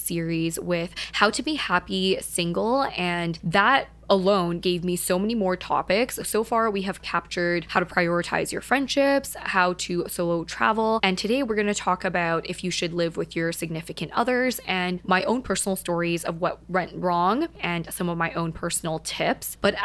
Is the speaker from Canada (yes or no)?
yes; Vancouver, British Columbia, Canada; now in Toronto, Canada; I grew up in Vancouver and my entire family, actually, that's a lie, just my parents and my brother, are in Vancouver, and I am the only person in Toronto